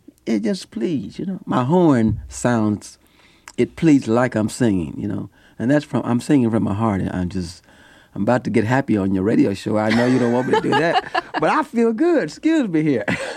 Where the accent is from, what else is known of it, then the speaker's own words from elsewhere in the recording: Kansas City, United States; I was born in Kansas City, and, you know, I was raised in the black church. I have a black background and black religion, black church, you might say. And, in fact, I went to school at Sumner High School.